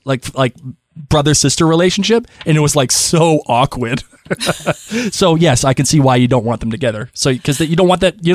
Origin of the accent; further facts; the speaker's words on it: Boston, Massachusetts, United States; I'm from Boston. I can do that.